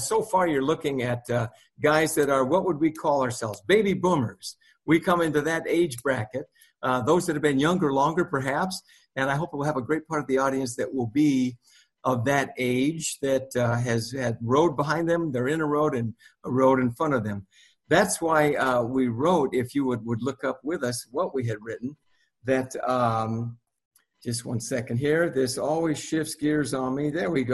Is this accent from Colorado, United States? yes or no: no; California, United States; I grew up in Southern California. I wanted to be an entertainer.